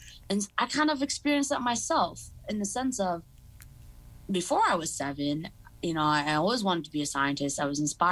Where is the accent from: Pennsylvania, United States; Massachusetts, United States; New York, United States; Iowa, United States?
Massachusetts, United States; Boston; also born or lived in Maryland; So I was born in Maryland, but I grew up in Boston, so I consider myself Bostonian.